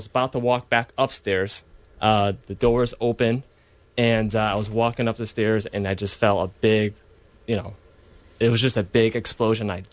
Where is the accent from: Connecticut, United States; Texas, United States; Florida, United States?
Connecticut, United States; Waterbury; I'm from Waterbury, Connecticut.